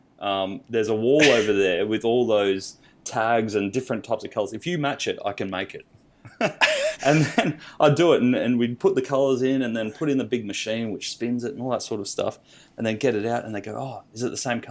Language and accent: English; Tweed Heads, New South Wales, Australia; I grew up in Tweed Heads.